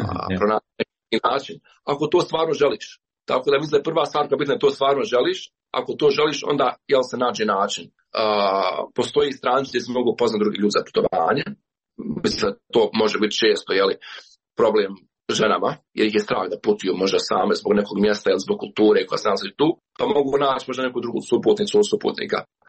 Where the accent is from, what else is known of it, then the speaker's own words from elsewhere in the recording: Bosnia & Herzegovina; ja sam iz Bosne i Hercegovine